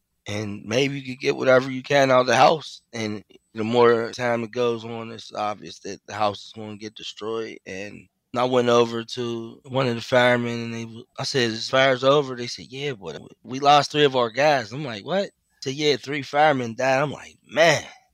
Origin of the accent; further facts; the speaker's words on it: Pittsburgh, Pennsylvania, United States; Yes. Yeah, I grew up in Pittsburgh.